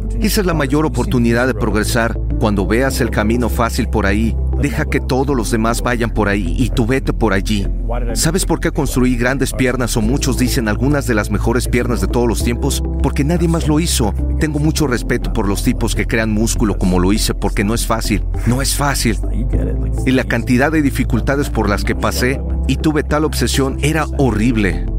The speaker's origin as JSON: {"language": "Spanish", "town": "Toronto", "region": "Ontario", "country": "Canada", "tie": "born or raised there", "said": "Tenía 15 años, me estaba congelando en Canadá, crecí en Toronto"}